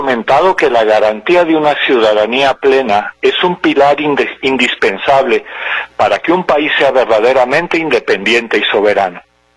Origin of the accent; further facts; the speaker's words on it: Mexico; ahora nos enorgullece como mexicanas y mexicanos